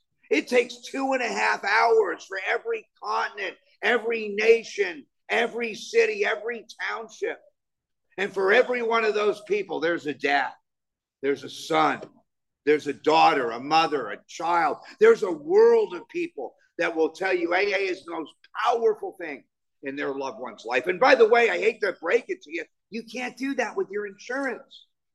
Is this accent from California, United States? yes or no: yes; Malibu, California, United States; And I said, well, I grew up in Malibu.